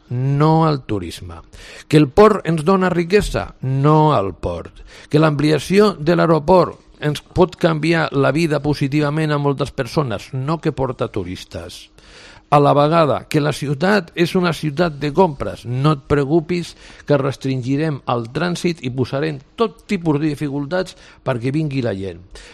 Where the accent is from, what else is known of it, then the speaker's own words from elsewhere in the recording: Barcelona, Catalonia, Spain; si jo soc en alguna cosa en aquesta vida, soc barceloní